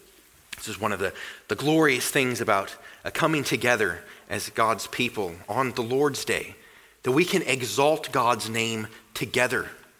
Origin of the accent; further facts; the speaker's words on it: the South, United States; I'm from the South, and their college football, I think, is a bigger deal than it is up here.